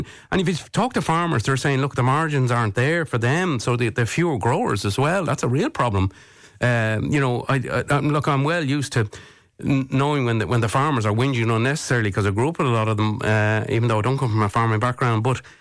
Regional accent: Leinster, Ireland; for a country like this, I grew up in North County Dublin.

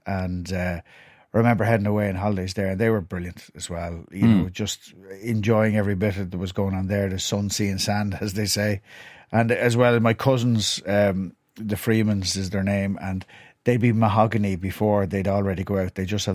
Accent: Mockram, Leinster, Ireland; Yeah, well, I suppose I'm from Mockram, County Wicklow, which back then really was a very rural town.

